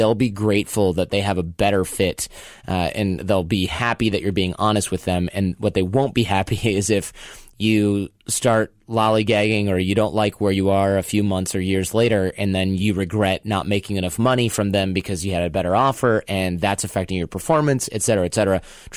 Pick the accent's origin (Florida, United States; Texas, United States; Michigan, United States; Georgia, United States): Michigan, United States; I'm from Michigan myself.